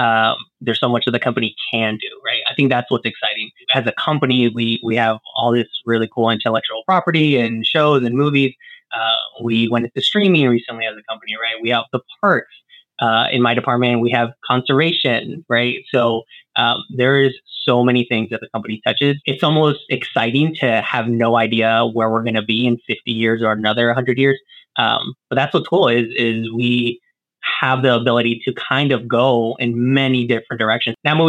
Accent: Arizona, United States; So I grew up again in Arizona. So the area I grew up in was just surrounded by the Sonoran Desert

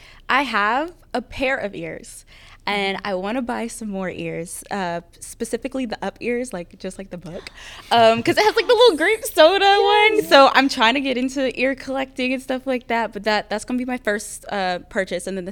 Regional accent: Georgia, United States; because I'm from Northern Georgia, so we do get a little, you know, brisk.

